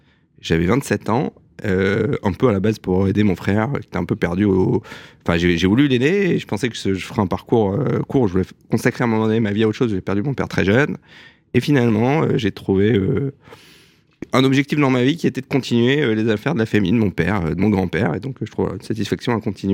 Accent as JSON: {"language": "French", "town": "Strasbourg", "region": "Grand Est", "country": "France", "tie": "born there", "lives_now": "Paris, France", "said": "Voilà, je suis né à Strasbourg le 9 mai 1980"}